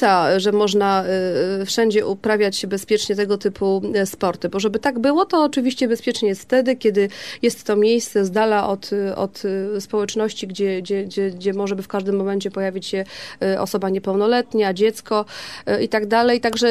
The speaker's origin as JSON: {"language": "Polish", "region": "Silesian Voivodeship", "country": "Poland", "said": "ja tego nie pamiętam, jestem ze Śląska"}